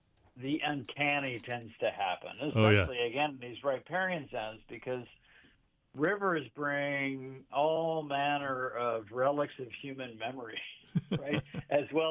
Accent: Des Moines, Iowa, United States; also born or lived in Midwest; Yeah, I grew up in the Midwest. I grew up in Des Moines, Iowa.

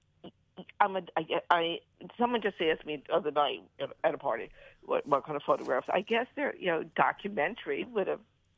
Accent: Long Island, New York, United States; working on this series of where I grew up on Long Island, which were, you know, my suburban friends and family.

